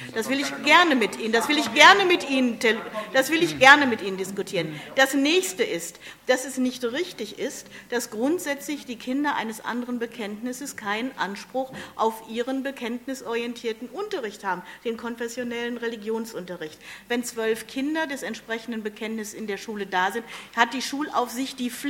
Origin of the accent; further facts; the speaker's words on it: Paderborn, North Rhine-Westphalia, Germany; ich komme selbst aus Paderborn